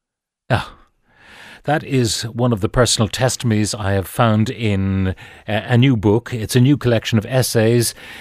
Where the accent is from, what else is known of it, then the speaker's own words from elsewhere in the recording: Bessborough, Munster, Ireland; born there; I was born in Bessborough in 1949.